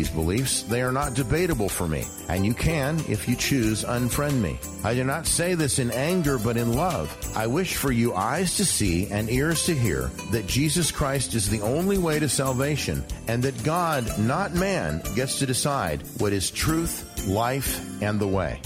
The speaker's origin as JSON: {"language": "English", "region": "California", "country": "United States", "said": "because we're both from California, and I was 18 years in Central Valley, so I'm kind of familiar with that area."}